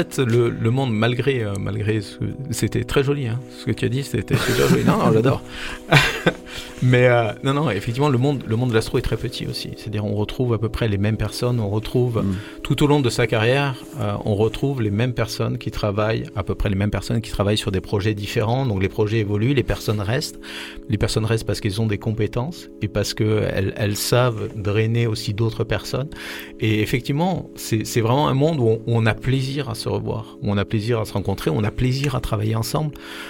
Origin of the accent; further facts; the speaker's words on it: Corsica, France; En fait, moi je suis corse et je passe mes vacances en Corse.